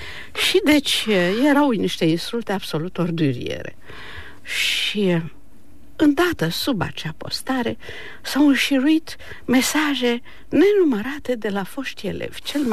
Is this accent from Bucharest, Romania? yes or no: yes; Bucharest, Romania; also born or lived in Roman; Drept care m-am născut în Roman.